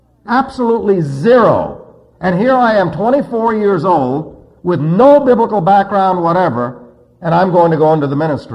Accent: New York City, New York, United States; I was raised in New York City.

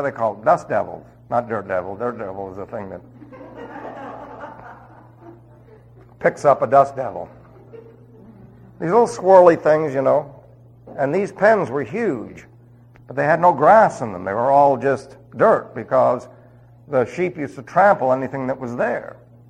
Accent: New York City, New York, United States; Remember, I was from New York City.

